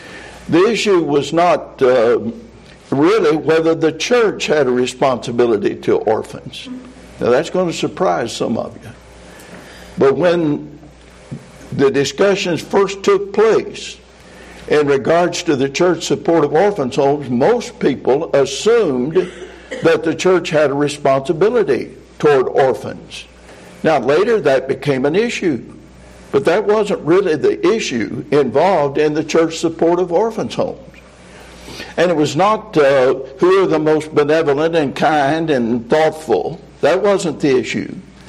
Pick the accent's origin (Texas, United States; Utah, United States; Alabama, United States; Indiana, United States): Alabama, United States; But I'm from Alabama.